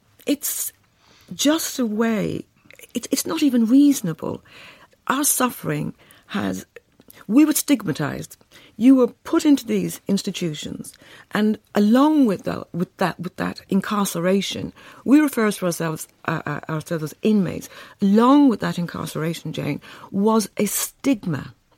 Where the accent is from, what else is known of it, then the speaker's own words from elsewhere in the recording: Ireland; now in United Kingdom; But I'm an Irish woman. I am an Irish woman.